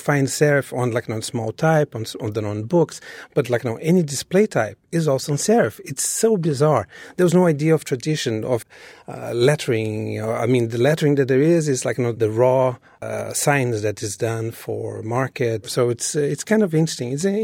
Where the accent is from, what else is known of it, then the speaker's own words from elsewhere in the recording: Brazil; when I was growing up in Brazil, was a dictatorship, and there was like in the lower middle class.